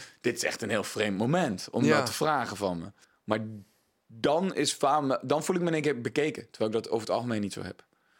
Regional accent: Gelderland, Netherlands; Ik kwam uit Gelderland, niet uit Brabant.

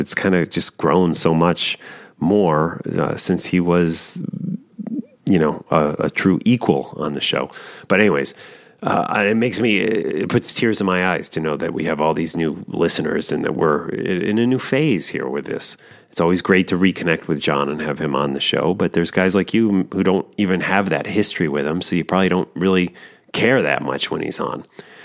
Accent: Portugal; On another note, I'm originally from Portugal.

